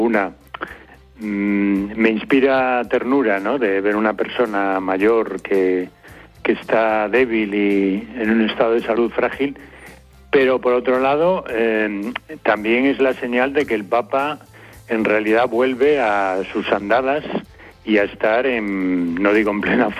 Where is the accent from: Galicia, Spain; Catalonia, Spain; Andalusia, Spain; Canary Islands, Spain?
Galicia, Spain; Vigo; Buenas noches, en Vigo, en mi tierra.